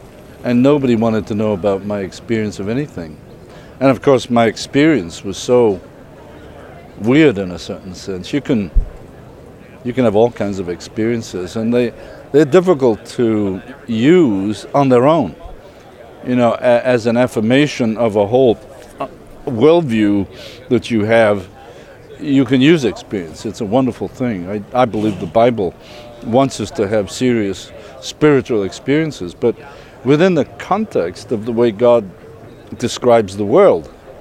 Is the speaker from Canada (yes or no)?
no; Liverpool, North West England, United Kingdom; now in United States; All right. I'm actually from Liverpool, England, the cultural capital of the world.